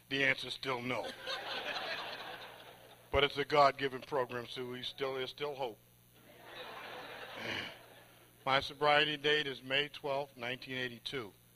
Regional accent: Orlando, Florida, United States; I'm from Orlando, Florida.

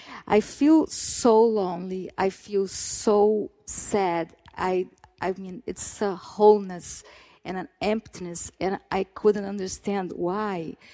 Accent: Rio de Janeiro, Brazil; So my story, I was born and raised in Rio.

